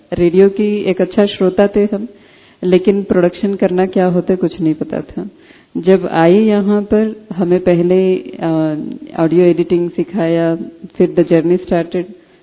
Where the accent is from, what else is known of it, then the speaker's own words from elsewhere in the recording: South India, India; Hindi is a second language; और मैं दक्षिण भारत से हूँ, मेरी हिंदी इतनी अच्छी नहीं है.